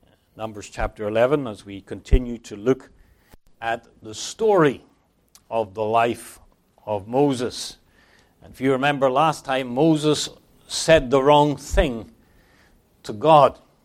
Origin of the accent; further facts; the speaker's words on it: London, United Kingdom; I grew up in London as a boy for at least a period of my childhood.